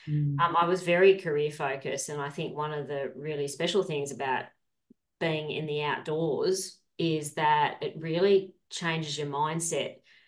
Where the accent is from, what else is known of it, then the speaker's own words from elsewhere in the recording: Sydney, New South Wales, Australia; I am Sydney through and through. Yeah, a real city kid, actually.